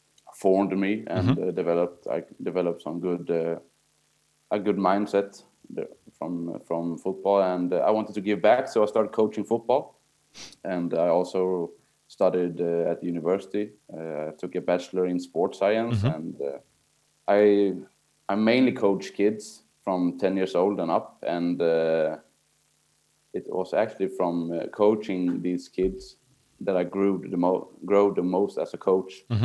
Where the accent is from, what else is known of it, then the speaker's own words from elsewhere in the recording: Sweden; So my parents are from Italy, but my mom is half Swedish. Mm-hmm. So I was born and raised here in Sweden, but I speak Italian